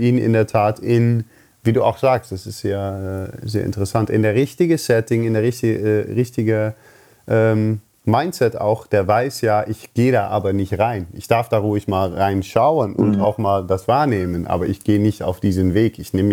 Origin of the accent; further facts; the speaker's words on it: Netherlands; German is a second language; ich bin halt Holländer